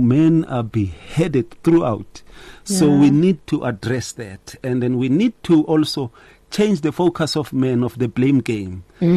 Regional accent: Secunda, Mpumalanga, South Africa; I mean, we're people from Secunda.

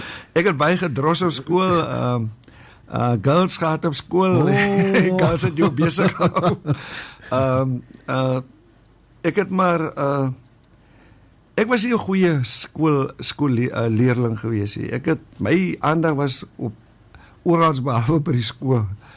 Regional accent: Wolseley, Western Cape, South Africa; ek is gebore in Dieprivier in Kaapstad in, daar het ons gewoon en my pa was in korrektiewe dienste gewees en dan het ons maar nou so getrek op die ouwe en dit ons het in Woolsley.

